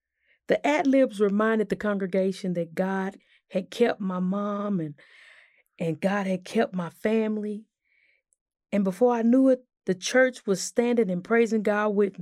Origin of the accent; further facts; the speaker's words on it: Fort Worth, Texas, United States; I grew up in Fort Worth, Texas. We moved some, but not as much as David's family moved.